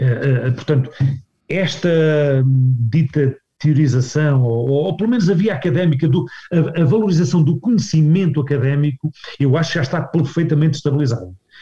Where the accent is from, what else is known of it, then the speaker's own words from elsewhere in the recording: Viseu, Centro, Portugal; acompanhar o clube da minha terra